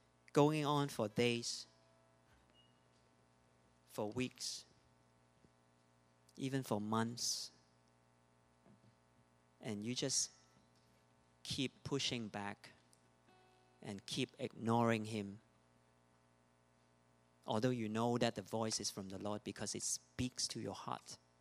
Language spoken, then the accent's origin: English; Hong Kong; English is a second language; now in Canada; And number three, my English sucks. And number four, I was not raised here. I grew up in Hong Kong.